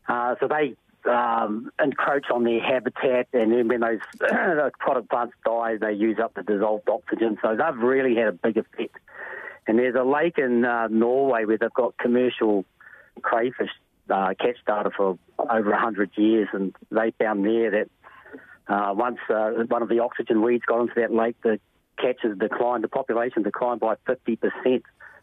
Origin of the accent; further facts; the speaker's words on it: Rotorua, Bay of Plenty, New Zealand; Well, basically, I was born and raised in Rotorua.